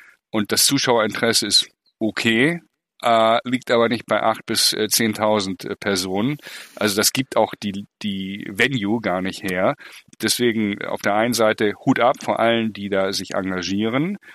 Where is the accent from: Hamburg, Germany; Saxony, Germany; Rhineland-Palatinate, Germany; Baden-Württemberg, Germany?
Hamburg, Germany; Und ich freue mich über jedes Tennis-Event in Hamburg, in meiner Heimat.